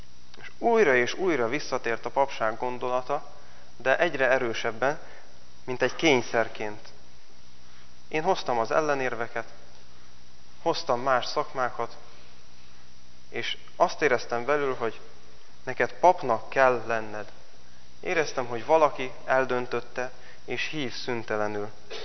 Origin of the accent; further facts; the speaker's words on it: Mátranovák, Nógrád, Hungary; egy nagyon aranyos bácsi volt a plébános otthon Mátranovákon